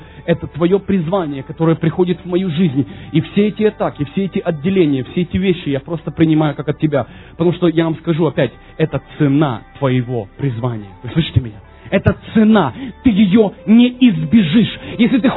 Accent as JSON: {"language": "Russian", "country": "Ukraine", "said": "Боже мой, я с Украины, поэтому прошу прощения."}